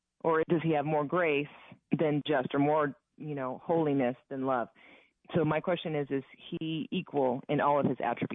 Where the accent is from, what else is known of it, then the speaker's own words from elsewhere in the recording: Taylor, Texas, United States; I am from Taylor, Texas.